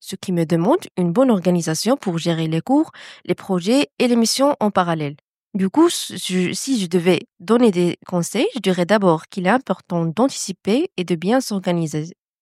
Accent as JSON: {"language": "French", "country": "Morocco", "said": "je viens du Maroc."}